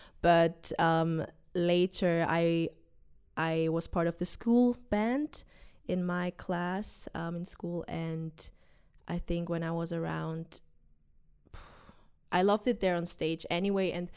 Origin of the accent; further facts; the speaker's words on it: Zurich, Switzerland; English is a second language; never in Swiss German or German, even though I'm from Zurich, because I always listened to English music.